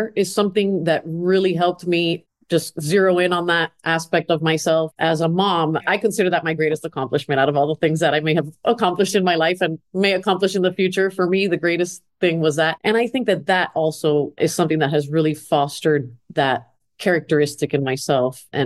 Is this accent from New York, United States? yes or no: no; Miami, Florida, United States; So my parents were Cuban. So I grew up in Miami, moved around a little bit, but basically mostly went to school in Florida, went to college in Florida International University.